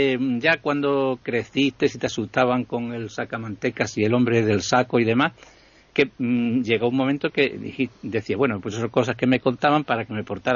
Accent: Mérida, Extremadura, Spain; yo de pequeño pues voy a pasar por las calles de mi pueblo de Mérida

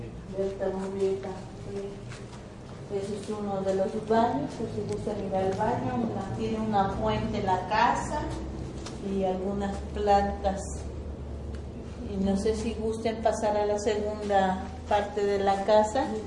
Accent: Acoatepec, Mexico; Allá hay un fragmento que también es de Acoatepec, que es mi tierra

